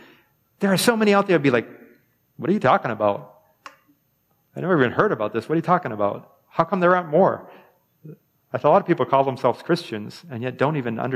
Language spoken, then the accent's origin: English; New England, United States; Sometimes I think maybe it's just because maybe we're from New England and a lot of us maybe grew up Catholic